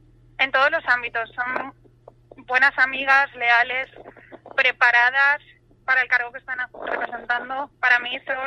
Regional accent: Valencian Community, Spain; nosotros seguimos siendo valencianas, nos gusta vestirnos

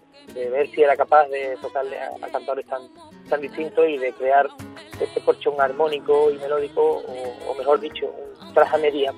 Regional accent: Morón de la Frontera, Andalusia, Spain; also born or lived in Seville; sigo viviendo por suerte allí junto a mi familia. Y estuve en Sevilla tiempo justo de nacer y después mi vida nací en Morón. Y además una coincidencia, ya que Morón, como todos bien sabéis, es un pueblo muy de guitarra

